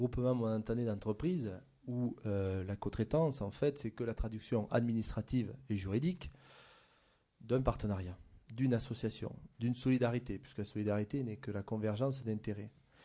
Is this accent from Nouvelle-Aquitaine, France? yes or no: yes; Nouvelle-Aquitaine, France; Effectivement, mon accent va me trahir puisque vous voyez de suite que je suis basé dans les Landes.